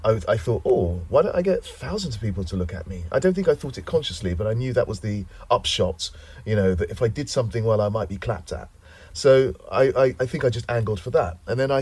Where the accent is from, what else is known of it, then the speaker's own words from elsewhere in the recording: Bromley, London, United Kingdom; also born or lived in Ghana; So when we came over, I was born in Ghana, as I said. When we came over, I was about three. We went back and forth a bit, but I remember being at school when I was about six. And I have a very clear memory of being in Bromley